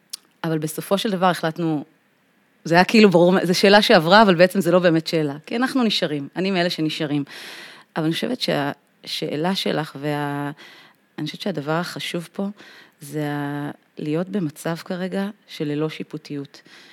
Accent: Bnei Dror, Central District, Israel; כי אני ממושב בני דרור, פה קרוב אלייך.

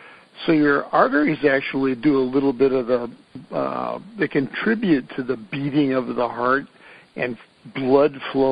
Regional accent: Ireland; I'm Irish and we're supposed to eat a lot of fish genetically.

